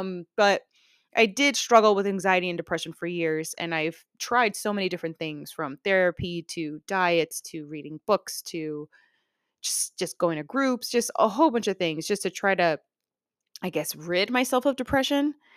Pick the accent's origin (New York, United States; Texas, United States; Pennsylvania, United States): New York, United States; Queens; I grew up in Queens, New York. I actually grew up around like between like the, like right in the middle of like Woodhaven and Boulevard, Queens and Jamaica, Queens.